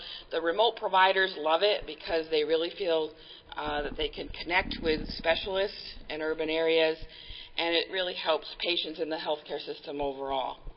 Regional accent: New York, United States; I'm from New York State. Yes, the snow country.

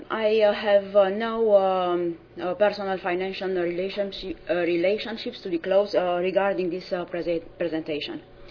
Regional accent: Romania; I come from Romania.

